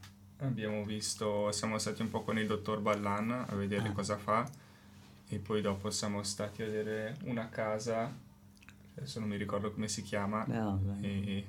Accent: Lugano, Ticino, Switzerland; also born or lived in Basel; so un po' meglio l'italiano perché sono di Lugano, quindi da questo punto di vista sono fortunato

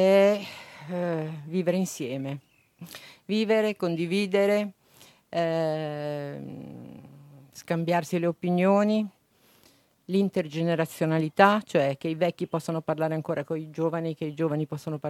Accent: Balerna, Ticino, Switzerland; Da Balerna.

